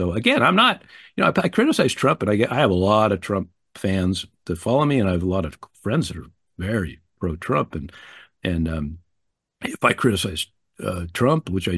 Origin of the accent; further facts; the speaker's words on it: United States; I sincerely do care about people, you know, and being an American, I care primarily about other Americans